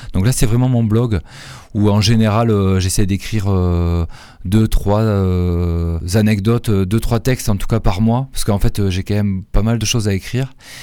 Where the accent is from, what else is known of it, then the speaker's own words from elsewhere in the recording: Toulouse, Occitanie, France; also born or lived in Perpignan / Carcassonne; Moi je suis un pur produit du sud-ouest, on va dire, parce que je suis né à Toulouse, et puis j'ai habité quand même de nombreuses années à Perpignan puis Carcassonne.